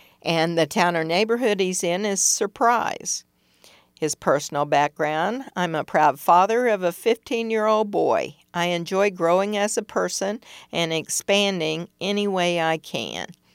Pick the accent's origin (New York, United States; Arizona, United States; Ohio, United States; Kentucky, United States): Arizona, United States; Glendale; moved away as an adult; Where I came from and why I left: I came from Glendale, Arizona, and I moved here in 2005.